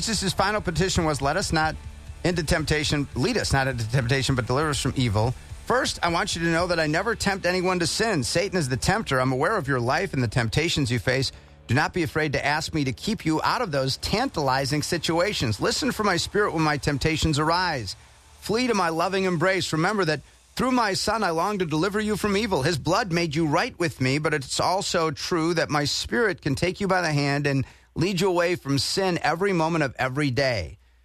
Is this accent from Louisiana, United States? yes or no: no; Milwaukee, Wisconsin, United States; also born or lived in Wauwatosa; I'm from Milwaukee, first 18 years, was just back there over the weekend, but at the same time in suburban Wauwatosa. And it was good to be home